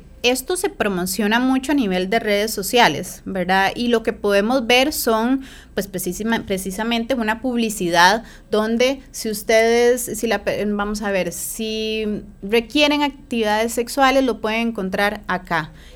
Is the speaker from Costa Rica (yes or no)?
yes; Costa Rica; Nosotros como ticos y ticas nos movilizamos mucho en nuestro país